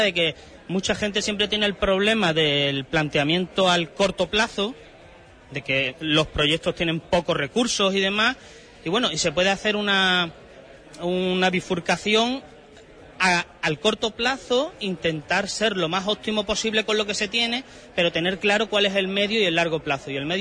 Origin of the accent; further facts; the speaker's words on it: Bollullos Par del Condado, Andalusia, Spain; also born or lived in Huelva; now in Seville, Spain; Yo, por ejemplo, soy de Bolludos del Condado, viví en Huelva, estudié en la Universidad de Huelva, trabajé en la Universidad de Huelva, ahora vivo en Sevilla, he estado en Praga, en Alemania, he estado en bastantes sitios